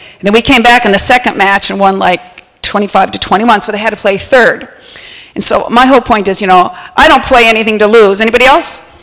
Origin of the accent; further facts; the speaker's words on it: Wisconsin, United States; now I'm originally from Wisconsin, so you're going to hear a different speech dialect, but I'm from Wisconsin, born and raised. I was a country girl that God called to the city. I'm from a town of 300 people, way up north by Canada